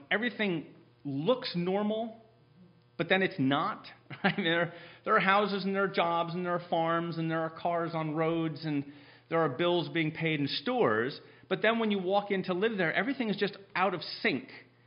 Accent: United States; Well, I'm an American. Americans tend to be rather efficient.

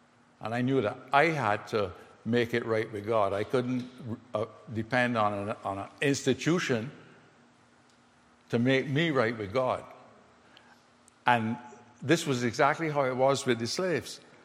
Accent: Barbados; whereas I grew up in the Anglican Church in Barbados, and it was all corporate.

